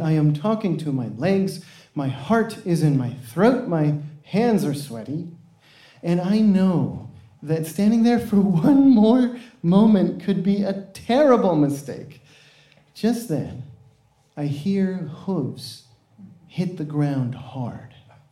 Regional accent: Guatemala; But did you know that Guatemala, my home country, has one Olympic medal to our name?

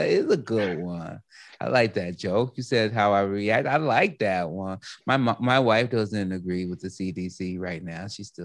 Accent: United States; She's Canadian. I'm American.

